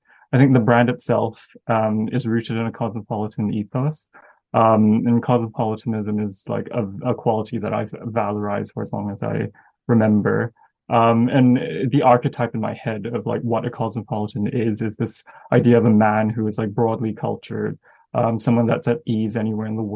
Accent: Malaysia; obviously growing up in Malaysia.

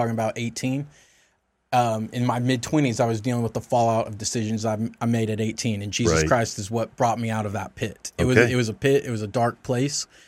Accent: the South, United States; I grew up in the South. I was told yes, sir, no, sir, yes, ma'am, no, ma'am.

